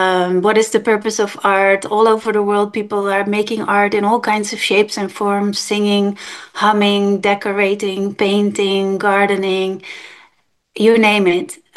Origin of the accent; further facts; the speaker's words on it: Amsterdam, North Holland, Netherlands; English is a second language; I am Dutch. I was born in Amsterdam, and I have very little talent for music